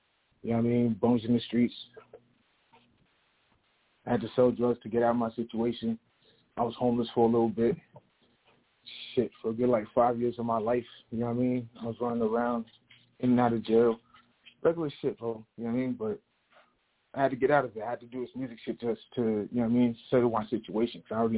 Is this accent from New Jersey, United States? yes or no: yes; New Jersey, United States; also born or lived in Miami; I grew up in, I grew up in Jersey. I was born in Miami, so I'm used to the heat. You know what I mean? I'm a Haitian boy myself, so I'm used to the heat